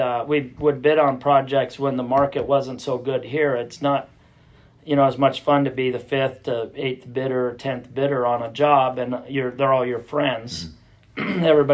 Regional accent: Idaho, United States; So I was born in Bonner County, just not too far from here in the old Bonner General Hospital. Mm-hmm. So I'm 49, so I've lived here my whole life.

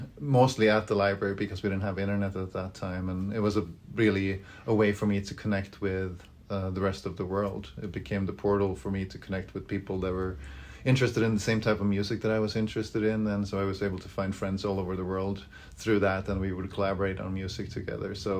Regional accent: Gothenburg, Västra Götaland, Sweden; I grew up in Sweden, and I grew up in a small town, a suburb to a larger city, Gothenburg.

